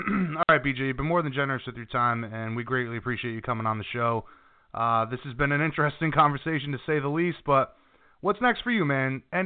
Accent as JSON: {"language": "English", "region": "Hawaii", "country": "United States", "said": "as a Hawaiian, I know that everybody, you know, from the Hawaiian nation, they all appreciate a guy rising to the top like that."}